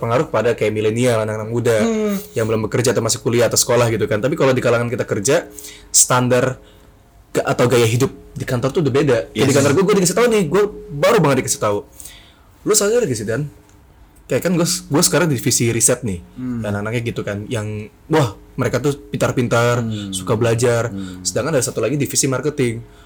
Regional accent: Jakarta, Indonesia; Tapi bener loh, sampai kayak gue kan Betawi nih.

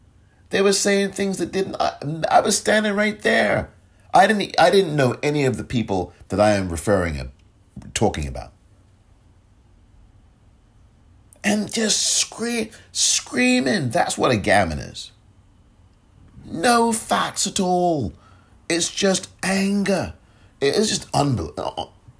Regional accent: England, United Kingdom; And I'm from England, born there, grew up there, raised there.

